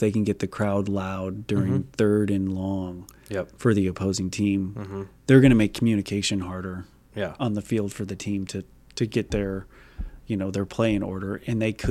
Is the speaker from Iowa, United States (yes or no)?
yes; Iowa, United States; I'm just from Iowa, so it's like the biggest stadium I ever walked into, I think, was like the West High, or was it Central?